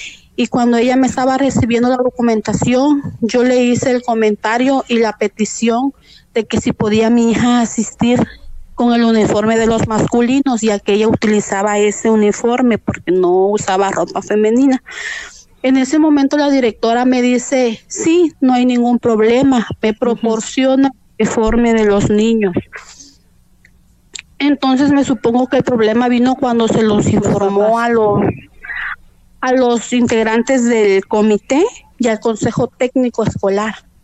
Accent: San José Manialtepec, Oaxaca, Mexico; also born or lived in Nuevo León; nosotros somos originarias de esta comunidad de San José Manialtepec. Lamentablemente por cuestiones de trabajo tuvimos que salir al estado de Nuevo León

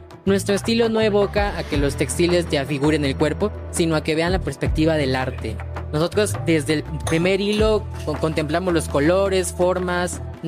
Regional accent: Chiapas, Mexico; Nosotros somos de Chiapas

